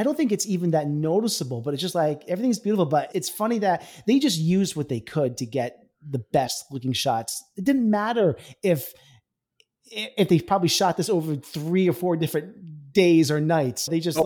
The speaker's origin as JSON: {"language": "English", "region": "New England", "country": "United States", "said": "I mean, we are both from New England"}